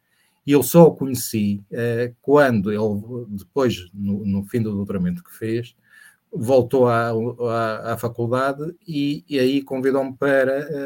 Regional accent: Benfica do Ribatejo, Santarém, Portugal; accent: Benfica do Ribatejo, Almeirim; Porque na minha terra não se diz pedreiro. O sotaque é Benfica do Ribatejo, Almeirim, aquilo é pedreiro

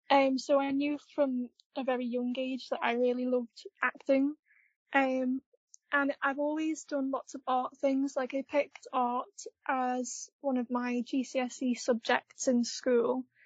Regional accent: Skelmersdale, North West England, United Kingdom; So I was born and raised in Skelmersdale, but all my family are from Liverpool, and it's pretty close. So for someone who doesn't really know the area, I'll always just say I'm from near Liverpool.

